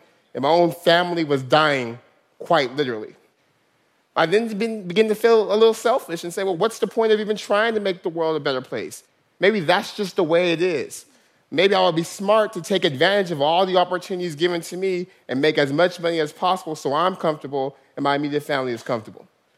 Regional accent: Stockton, California, United States; Stockton's my hometown, a city of 320,000 people, but historically it's been a place people run from rather than come back to.

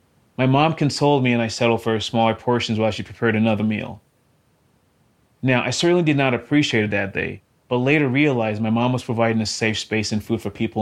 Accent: United States; I'm an American Muslim of Nigerian descent, and growing up, my parents instilled in me the importance of community and serving others.

